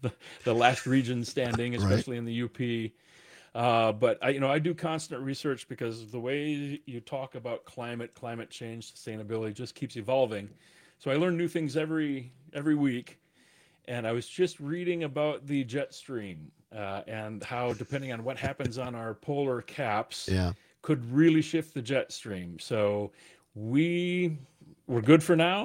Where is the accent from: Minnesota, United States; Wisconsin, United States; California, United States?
Wisconsin, United States; Edgerton; now in Madison, United States; I grew up in Edgerton, just south of here.